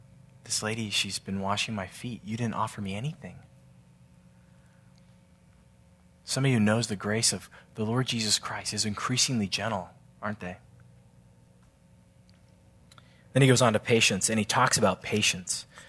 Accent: San Diego, California, United States; I'm a Padre fan. I'm from San Diego.

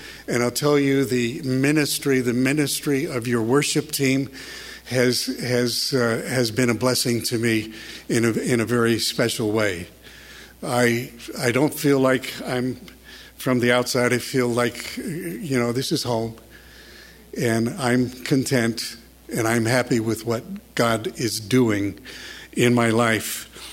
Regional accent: North Hollywood, California, United States; I grew up here in the South, in the Valley, North Hollywood High. That's where I graduated from.

